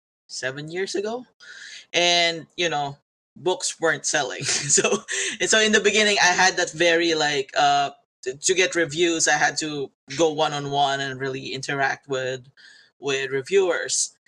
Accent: Philippines; they see me say I'm, you know, I'm Filipino, and then they see the names that my characters have

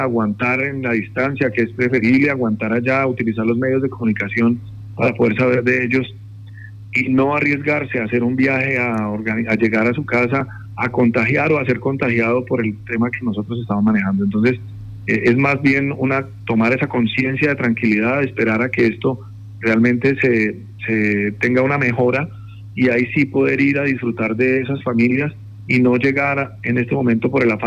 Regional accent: Colombia; acciones a las que nosotros como colombianos estamos obviamente acostumbrados a reunirnos para este tipo de temas

